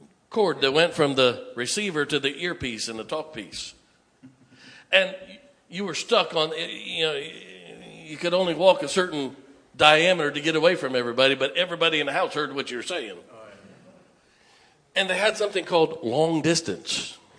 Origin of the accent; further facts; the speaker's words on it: Canton, Ohio, United States; We grew up in Canton, Ohio. We grew up on the southwest side of Canton, between Canton and Massillon.